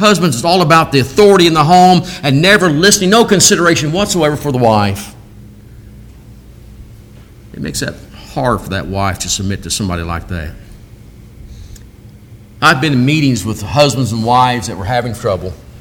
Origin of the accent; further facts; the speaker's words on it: Illinois, United States; Growing up in Central Illinois, I grew up next to an Air Force base, Chanute Air Force Base